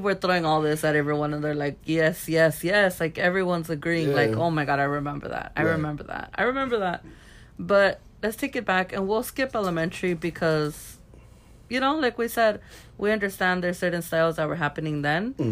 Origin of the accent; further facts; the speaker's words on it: Los Angeles, California, United States; So my 6th grade, I went to school in the hood. I grew up in South Central.